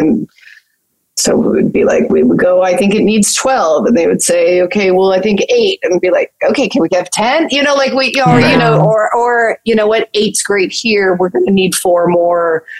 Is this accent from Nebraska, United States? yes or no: no; Phoenix, Arizona, United States; we're both from Phoenix.